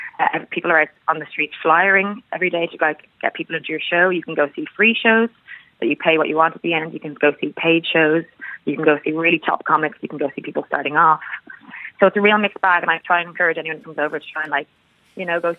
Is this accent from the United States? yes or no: no; Howth, Leinster, Ireland; Like, growing up in Howth, you know, it's so difficult.